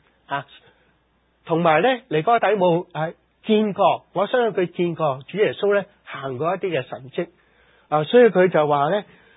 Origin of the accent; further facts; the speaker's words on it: China; 即係嗰啲所谓我哋中国人所谓发疯嘅大麻风嘅人呢